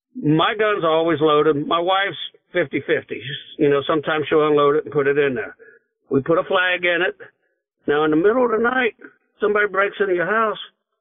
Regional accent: Hamilton, Ohio, United States; We just had one last week in my hometown around Hamilton, Ohio.

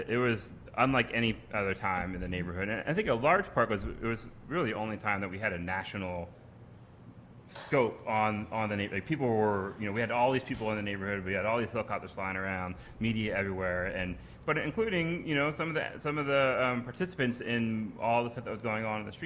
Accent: Philadelphia, Pennsylvania, United States; I am from Philly, yeah.

